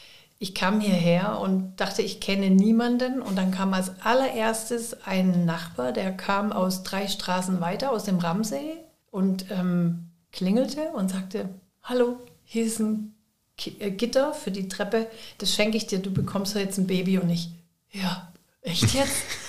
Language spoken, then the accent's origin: German; Stuttgart, Baden-Württemberg, Germany; now in Rüsselsheim, Germany; in Stuttgart, in meiner Heimat, dass wir hierher ziehen.